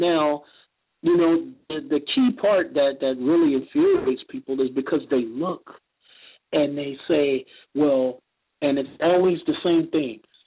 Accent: San Francisco, California, United States; I'm from West Side Housing Projects in San Francisco.

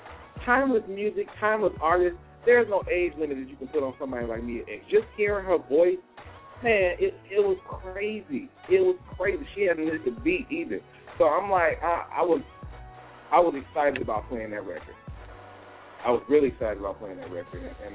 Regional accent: the South, United States; it's a lot of us here online right now that are fans of Southern hip hop. We grew up in the South.

